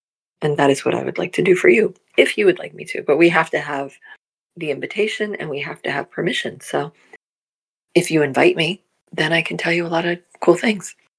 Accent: New Jersey, United States; also born or lived in New York; now in California, United States; I grew up in New Jersey, lived there for probably, a good more than half of my life. Then I moved to New York, lived there for probably another bunch of years, and quite a few. And then moved out to California 11 years ago

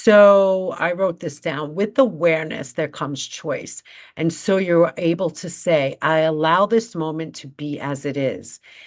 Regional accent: New York, United States; accent: New York; My New York accent, huh? I know people get a kick out of me teaching spirituality with my New York accent.

